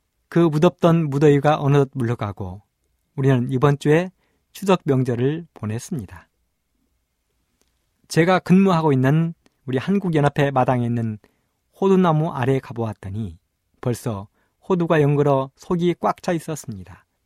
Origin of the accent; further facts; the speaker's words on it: Imsil, North Jeolla, South Korea; 말씀을 전하는 저의 고향은 전라북도 임실입니다. 산골입니다.